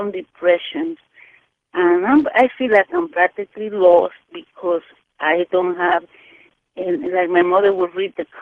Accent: Dominican Republic; I was born in the Dominican Republic next to Haiti, who practices voodoo.

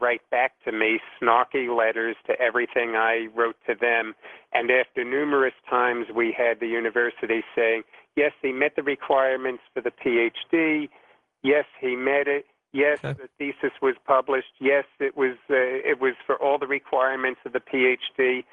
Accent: United States; but I'm an American, and that's the way we do things in America.

